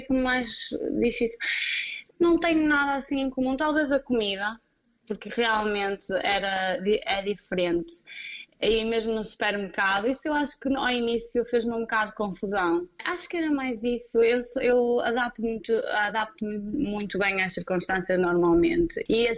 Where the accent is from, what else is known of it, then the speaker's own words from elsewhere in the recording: Guimarães, Norte, Portugal; moved away; Sinto-me tanto em casa aqui como em Portugal. Em Guimarães, não, que eu sou de Guimarães.